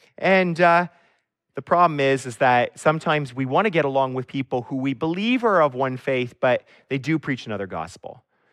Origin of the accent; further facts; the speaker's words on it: Canada; But we're Canadian.